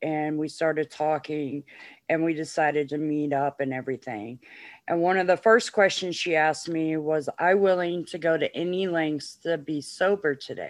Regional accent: Virginia Beach, Virginia, United States; because you know, I'm from the Virginia Beach area, and she was at the time too.

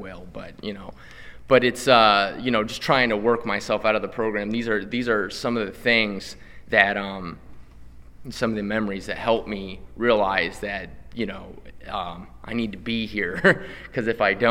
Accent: Ohio, United States; For some reason, you know, I grew up in Ohio. We could get weed pretty easily, though.

